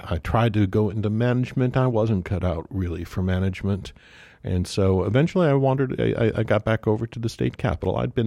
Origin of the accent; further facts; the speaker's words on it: Atlanta, Georgia, United States; I grew up in Atlanta. Wasn't born there, but I grew up in Atlanta.